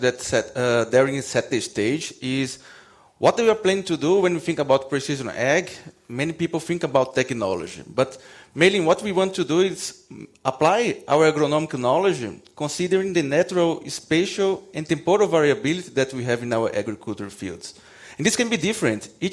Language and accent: English; Brazil; now in United States; So I grew up in Brazil, and I had the opportunity to do part of my PhD at Montana State.